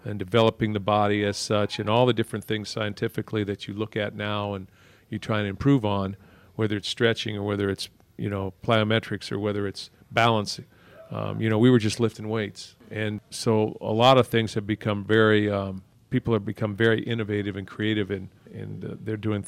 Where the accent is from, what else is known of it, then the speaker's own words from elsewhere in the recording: Zanesville, Ohio, United States; I grew up in Zanesville, Ohio. My father was a basketball coach, baseball coach.